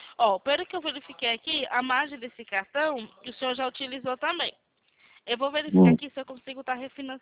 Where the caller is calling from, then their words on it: São Roque, São Paulo, Brazil; Eu falo aqui de São Roque, São Paulo.